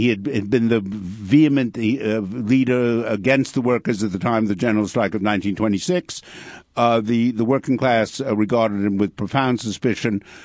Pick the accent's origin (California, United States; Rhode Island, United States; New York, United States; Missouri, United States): New York, United States; though American, I grew up in New York